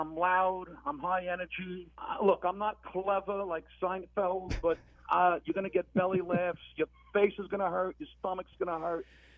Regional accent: New York, United States; Yes, being Italian, growing up in New York, having kids, being married.

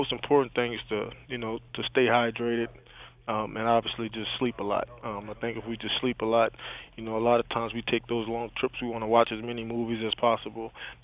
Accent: New Orleans, Louisiana, United States; back in my hometown in New Orleans

